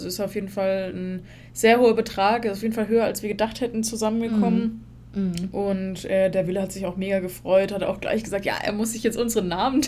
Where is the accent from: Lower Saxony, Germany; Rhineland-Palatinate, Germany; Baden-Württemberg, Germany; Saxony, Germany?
Baden-Württemberg, Germany; Wertheim; wir sind in Nassig, also in dem Ortsteil von Wertheim, groß geworden mit unseren Urgroßeltern.